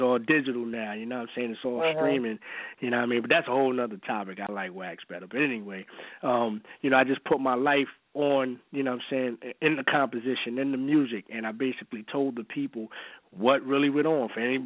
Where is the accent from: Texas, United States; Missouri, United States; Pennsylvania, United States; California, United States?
Pennsylvania, United States; Philadelphia; Shout-out to Philly, of course. That's my hometown.